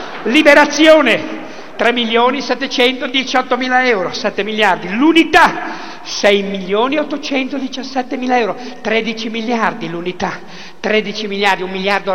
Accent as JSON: {"language": "Italian", "region": "Liguria", "country": "Italy", "said": "Ma io sono ligure"}